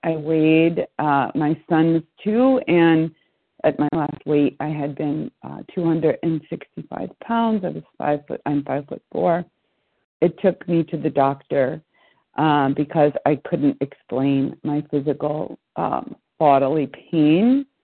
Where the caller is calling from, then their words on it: Pennsylvania, United States; I'm calling in from Pennsylvania.